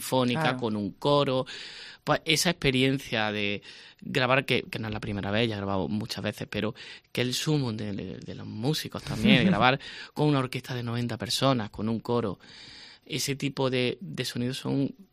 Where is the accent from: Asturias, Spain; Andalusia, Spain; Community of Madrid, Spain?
Andalusia, Spain; Granada; como cuando voy a Granada, que es mi tierra natal